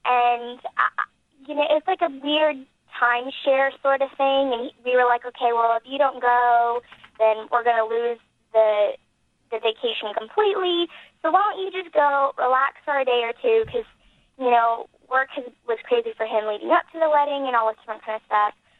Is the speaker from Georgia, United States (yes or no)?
yes; Atlanta, Georgia, United States; I'm from Atlanta, so, we had the wedding there.